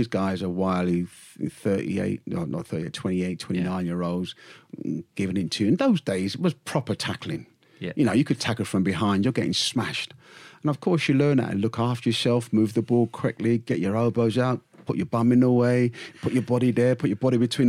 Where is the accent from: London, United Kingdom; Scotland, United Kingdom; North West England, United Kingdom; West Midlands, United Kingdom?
London, United Kingdom; I'm a Londoner